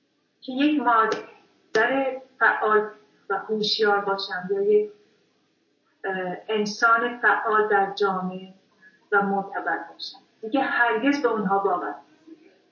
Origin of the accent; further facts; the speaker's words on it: Iran; به عنوان یک زن 70 ساله که در جامعه سنتی بزرگ شدم، جامعه مثل ایران